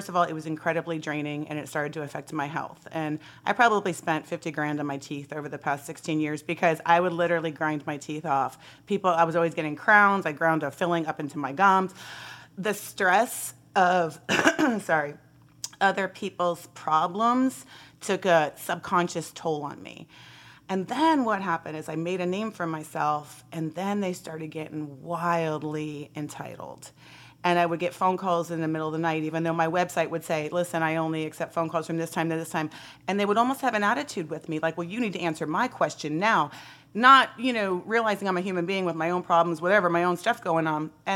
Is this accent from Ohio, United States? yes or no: no; Seminole, Florida, United States; also born or lived in St. Petersburg; Well, I was actually born in St. Pete. So yeah, I was born in St. Pete, grew up in Seminole, done a lot of things.